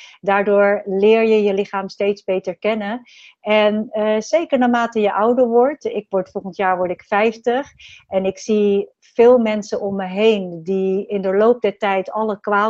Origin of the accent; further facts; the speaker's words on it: Rotterdam, South Holland, Netherlands; also born or lived in Suriname; Nou, ik ben geboren in 1972 in Suriname. En toen ik een jaar of 7 was, ben ik verhuisd naar Nederland. En ik ben dus opgegroeid in Rotterdam.